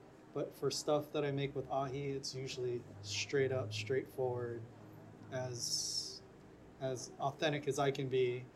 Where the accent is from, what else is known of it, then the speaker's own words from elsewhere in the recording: Hawaii, United States; growing up, being born and raised in Hawaii, it didn't seem like that was real because it wasn't to me.